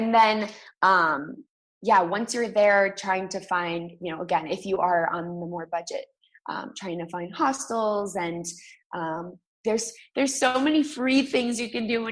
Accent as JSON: {"language": "English", "region": "Massachusetts", "country": "United States", "also_born_or_lived": "Boston / Bogota, Colombia", "said": "I am from Western Massachusetts. I lived in Boston for close to a decade."}